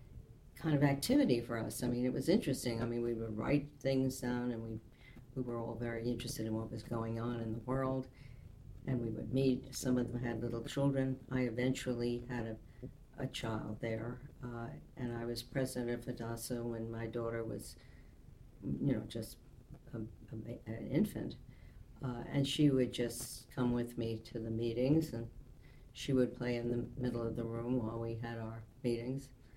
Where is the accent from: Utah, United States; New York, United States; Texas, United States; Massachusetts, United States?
New York, United States; New York City; Well, I grew up in New York, New York City, and I met my husband in St. Louis